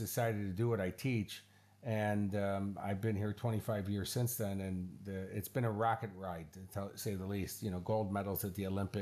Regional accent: Queensland, Australia; Yes, I'm a Queenslander with a bad accent. I've been here 25 years.

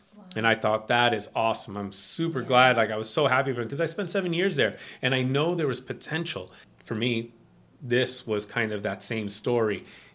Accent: East Coast, United States; also born or lived in St. Louis, United States; I spent time living in the Midwest of the United States. I grew up on the East Coast, but I spent 7 years in St. Louis.

